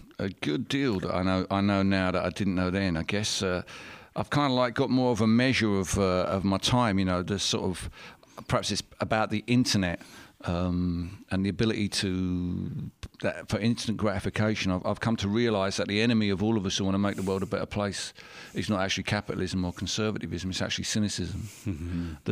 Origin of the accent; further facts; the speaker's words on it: London, United Kingdom; particularly in my own backyard, in the town where I grew up in East London.